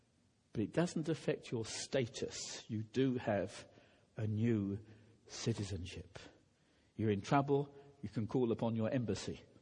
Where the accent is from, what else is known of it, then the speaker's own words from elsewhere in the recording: Kenya; I'm a Kenyan. I can tell you, I'm not very good at Kikuyu. Not bad at Swahili. Kijaluo, can manage a few sentences.